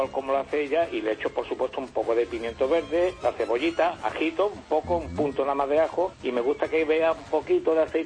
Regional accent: Antequera, Andalusia, Spain; Yo soy de Antequera, pero poco tiempo, me la enseñó mi padre

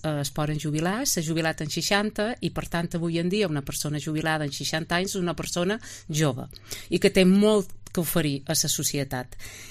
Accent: Ciutadella, Balearic Islands, Spain; vull retornar a la meua societat, que és el meu poble, Ciutadella, part del que he rebut.

